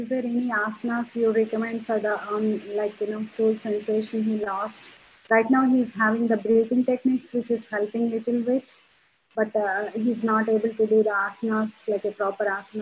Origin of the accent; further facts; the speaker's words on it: Virginia, United States; Hi, Dr. Doshi, this is … I'm from Virginia.